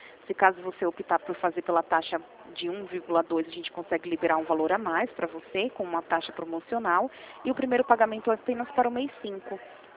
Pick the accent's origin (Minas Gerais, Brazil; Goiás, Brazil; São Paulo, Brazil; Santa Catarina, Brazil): São Paulo, Brazil; Rio Claro; eu sou aqui de Rio Claro mesmo